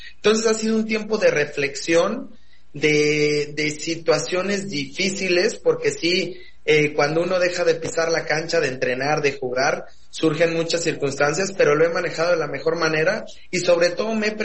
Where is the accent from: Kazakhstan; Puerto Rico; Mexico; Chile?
Mexico; moved away as an adult; algún día quiero regresar a México y reafirmar y ser y dejar una huella también en mi país.